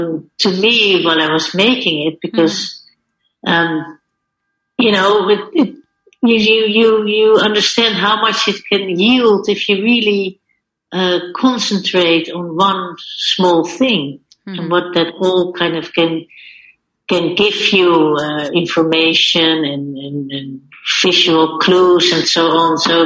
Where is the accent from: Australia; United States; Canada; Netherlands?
Netherlands; Amsterdam, North Holland; English is a second language; Amsterdam, my hometown, and London, and Paris